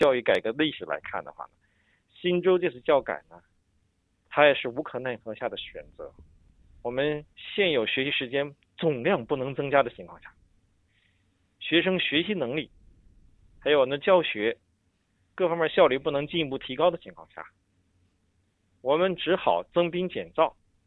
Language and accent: Chinese; Hong Kong; 我是一个来自香港的教授